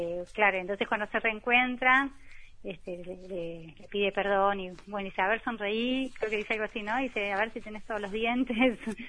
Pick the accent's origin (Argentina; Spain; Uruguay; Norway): Argentina; moved away; yo me crié en Argentina, bueno, y viví en otros países, hace 11 años que vivo acá